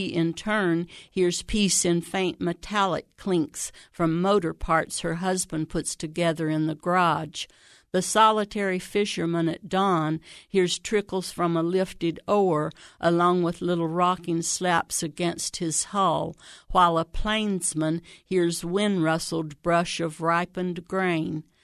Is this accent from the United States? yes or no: yes; Xenia, Ohio, United States; I'm from Xenia.